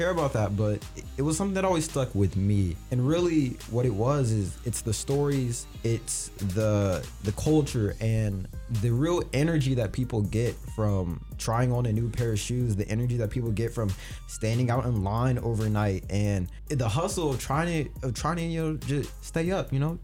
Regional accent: Portland, Oregon, United States; So who am I? I grew up in Portland, Oregon, which is one of the most important locations in the sneaker world.

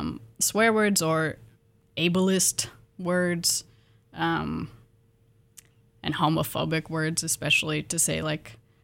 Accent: Pullman, Washington, United States; I'm from Pullman, Washington, originally.

